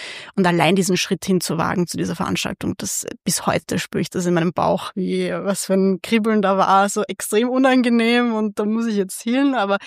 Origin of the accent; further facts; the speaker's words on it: Vienna, Austria; Ich bin ja eigentlich in Margareten aufgewachsen. Ich habe, ich glaube, 22 Jahre oder so in Margareten gelebt.